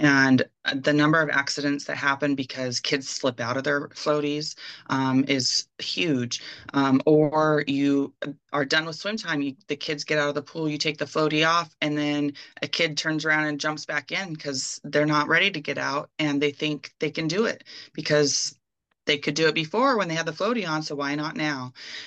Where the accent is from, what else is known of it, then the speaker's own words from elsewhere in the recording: Pacific Northwest, United States; I grew up in the Pacific Northwest, so I have been around water my whole life